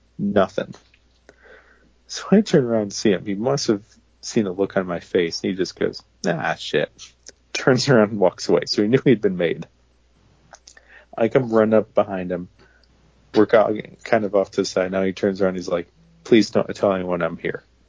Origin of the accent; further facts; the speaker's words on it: Watertown, United States; in my hometown of Watertown had a show